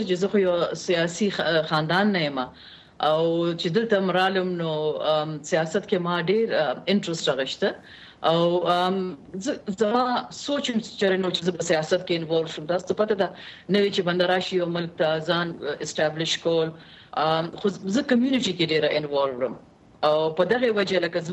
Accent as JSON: {"language": "Pashto", "country": "Pakistan", "lives_now": "Canada", "said": "لکه زه پکې د پاکستان یم"}